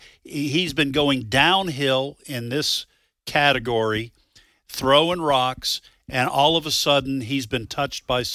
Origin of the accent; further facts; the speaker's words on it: New England, United States; I was growing up in New England, so there were a lot of lefties.